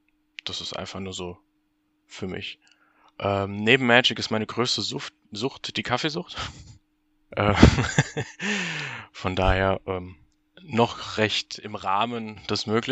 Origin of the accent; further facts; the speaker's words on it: Marburg, Hesse, Germany; also born or lived in Frankfurt am Main; Bin Stand jetzt 29 Jahre alt. Komme aus dem schönen Marburg an der Lahn, das ist so Nordhessen, bin aber gebürtig aus Frankfurt am Main.